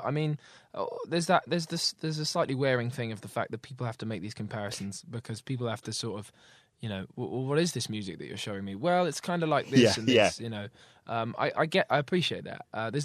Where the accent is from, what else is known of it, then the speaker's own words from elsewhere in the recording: Hitchin, East of England, United Kingdom; when I was growing up in Hitchin, my hometown, and, you know, sort of battling with this whole thing of, well, I used to love this place